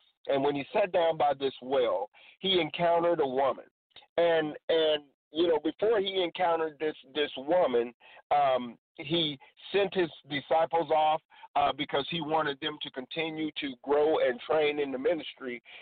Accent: Portland, Oregon, United States; I come to you from Portland, Oregon, ready to preach this mighty word of God.

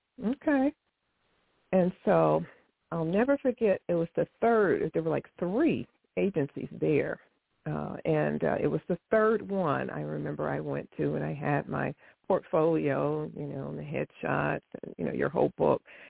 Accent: Midwest, United States; Now, I'm not from Georgia. I'm from the Midwest.

